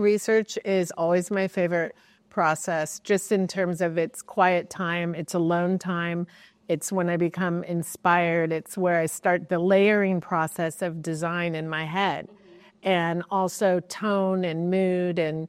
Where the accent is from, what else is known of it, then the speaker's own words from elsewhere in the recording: New York City, New York, United States; born there; I was born in New York City in the West Village at the time when … was living in the West Village